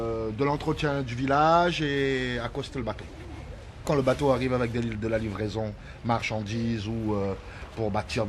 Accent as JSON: {"language": "French", "country": "Réunion", "said": "Non, moi, je viens de l'île de la Réunion. Je dis bien l'île de la Réunion."}